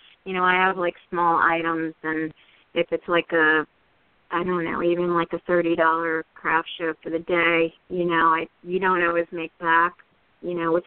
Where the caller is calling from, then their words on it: New Jersey, United States; I'm calling from New Jersey.